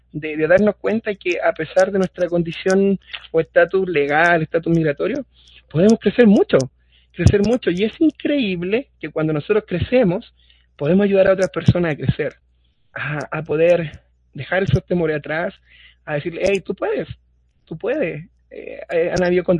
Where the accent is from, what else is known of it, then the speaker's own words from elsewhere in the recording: Chile; now in United States; soy de Chile, vivo en el estado de Utah hace aproximadamente 2 años y medio